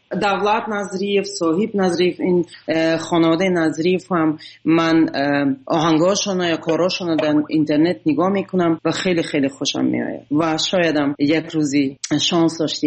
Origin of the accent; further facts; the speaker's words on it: Tajikistan; moved away; من به تاجیکستان سال 2011 بود. فعلا نه امکاناتش را دارم نه وقتش را. و به این دلیل تا حالا نتونستم به وطنم سفر کنم.